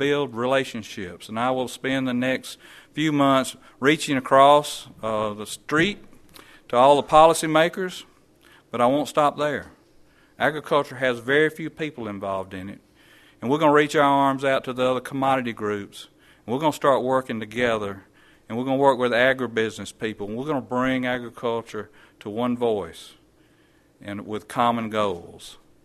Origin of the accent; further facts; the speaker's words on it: United States; We are American farmers and ranchers, the people that lead and feed and fuel the world.